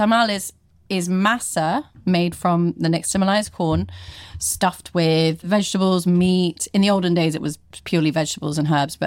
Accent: United Kingdom; So they're not as we British people know tacos to be.

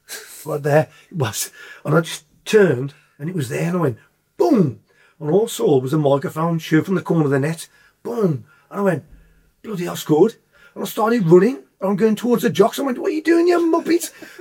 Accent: Tipton, West Midlands, United Kingdom; Now I'm from Tipton, born and bred, black country, and that's your full stop. Mm. Not a Brummie. No, Brummie.

